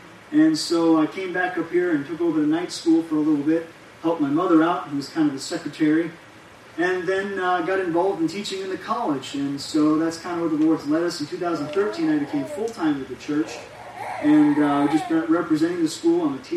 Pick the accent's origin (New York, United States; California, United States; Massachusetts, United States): New York, United States; born there; And I was born in Long Island, New York.